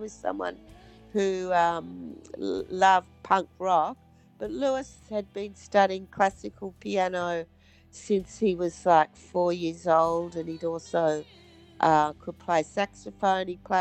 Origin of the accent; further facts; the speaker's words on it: Melbourne, Victoria, Australia; now in Sydney, Australia; I grew up in Melbourne, but I moved to Sydney because I had a really great archaeology course at Sydney University.